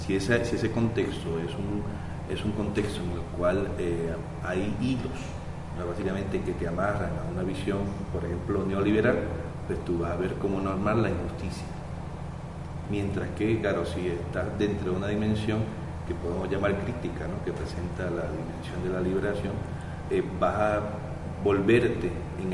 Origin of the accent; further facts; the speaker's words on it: Puerto Rico; Yo que vengo de Puerto Rico, ¿no?